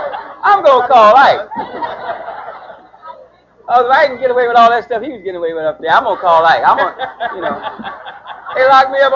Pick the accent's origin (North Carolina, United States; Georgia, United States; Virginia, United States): Georgia, United States; Okay, moving right along. I want to introduce our next speaker. You see, I wore the appropriate shirt. I'm from Georgia, but you see, I got on my San Francisco, California.